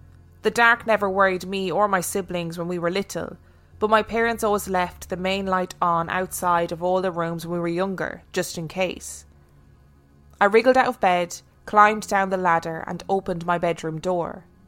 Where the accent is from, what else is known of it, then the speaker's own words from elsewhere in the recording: Carlisle, North West England, United Kingdom; now in London, United Kingdom; I live and work in London, but I'm as northern as they come. I was born and raised in Carlisle, Cumbria, a city at the top of the Lake District bordering Scotland.